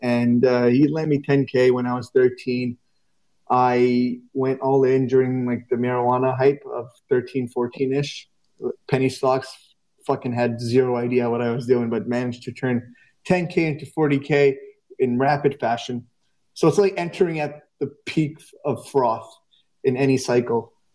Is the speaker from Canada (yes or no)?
yes; Canada; And it was a lot of money because I'm Canadian, and when you do the conversion from USD to CAD, it's quite a chunk of change for a 15-year-old.